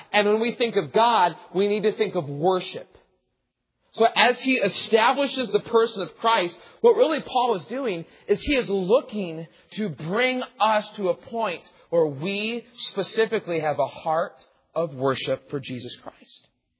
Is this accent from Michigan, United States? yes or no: yes; Michigan, United States; I'm thinking specifically, because I'm from Michigan, of the mascot of the Ohio State Buckeyes.